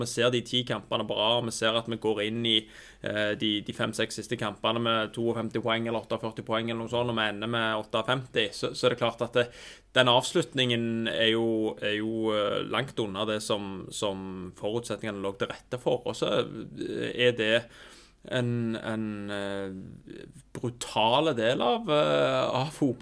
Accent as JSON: {"language": "Norwegian", "town": "Stavanger", "region": "Rogaland", "country": "Norway", "tie": "born or raised there", "said": "Jeg har vokst opp i Stavanger"}